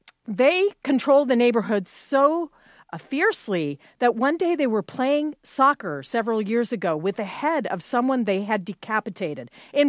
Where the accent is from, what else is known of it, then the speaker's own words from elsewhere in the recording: Los Angeles, California, United States; I'm from Los Angeles. We have the Gang Youth Reduction Program.